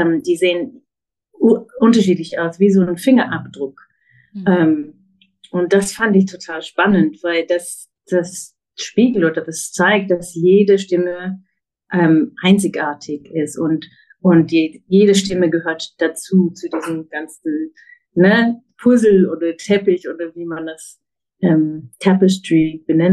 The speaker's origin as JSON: {"language": "German", "region": "England", "country": "United Kingdom", "second_language": "German", "said": "ich bin Engländerin, manchmal weiß ich nicht mit der deutschen Sprache."}